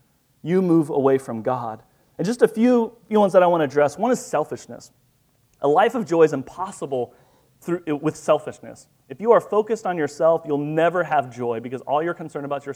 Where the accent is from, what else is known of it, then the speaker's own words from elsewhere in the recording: Kansas, United States; My mom, we grew up in Southwest Kansas where you had the dial telephone, right, and we had a CB.